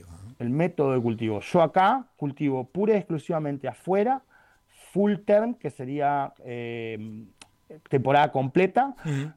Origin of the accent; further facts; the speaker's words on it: Buenos Aires, Argentina; moved away; yo nací en Parque Patricios, en Capital Federal, y viví en Capital Federal hasta el año 2010.